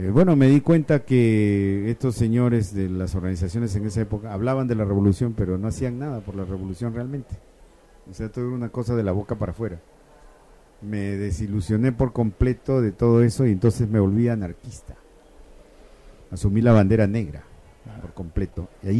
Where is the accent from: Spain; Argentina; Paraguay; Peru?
Peru; Piura; also born or lived in Lima; yo me trasladé de mi ciudad natal, Piura, en la costa norte del Perú, me trasladé a Lima, la capital del Perú, para estudiar en la Universidad Nacional, en San Marcos, ¿no?